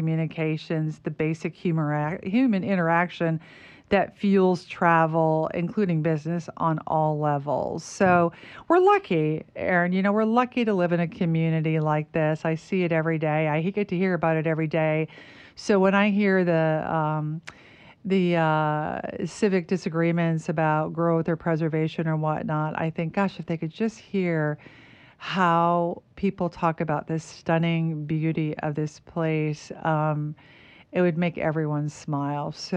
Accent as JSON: {"language": "English", "region": "Midwest", "country": "United States", "tie": "born or raised there", "said": "I grew up in the Midwest, and that was sort of the holy grail."}